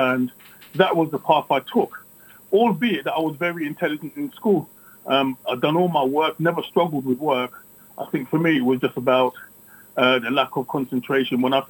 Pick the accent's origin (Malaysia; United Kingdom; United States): United Kingdom; Hackney, London; But growing up in Hackney is tough.